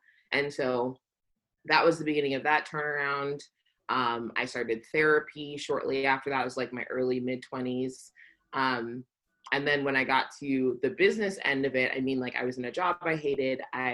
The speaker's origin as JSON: {"language": "English", "town": "San Diego", "region": "California", "country": "United States", "tie": "born or raised there", "said": "I grew up in San Diego. Like, my background is just that I grew up in San Diego, not seeing myself represented really anywhere."}